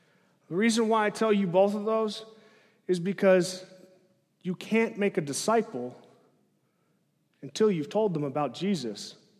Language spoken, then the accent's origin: English; Arkansas, United States; But we're in the Bible Belt, and I'm from Arkansas, so we're in the belt buckle.